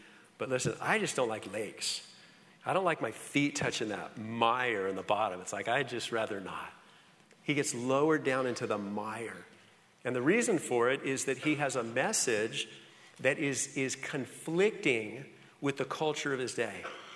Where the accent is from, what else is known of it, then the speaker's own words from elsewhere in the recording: California, United States; I grew up in Southern California, and I kind of am a squirrel.